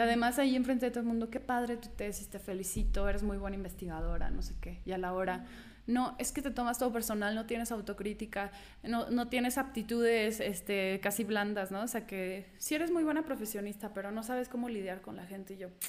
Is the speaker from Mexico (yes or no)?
yes; San Luis Potosí, Mexico; now in Mexico City, Mexico; Vengo de San Luis. Yo pensé que San Luis era cerrado y luego llego a Ciudad de México, que se supone que es otro pedo, y pues no.